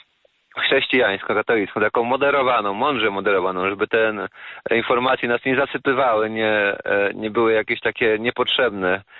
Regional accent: Masovian Voivodeship, Poland; spod Warszawy.

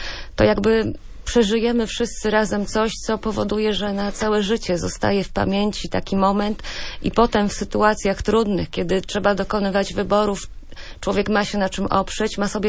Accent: Środa Śląska, Lower Silesian Voivodeship, Poland; ze Środy Śląskiej i z innych miejscowości też, ale z tej mojej rodzinnej miejscowości

